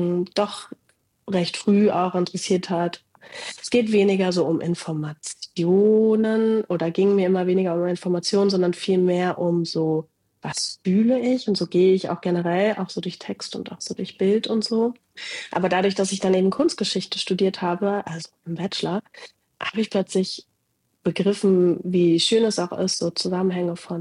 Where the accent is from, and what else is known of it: Berlin, Germany; born or raised there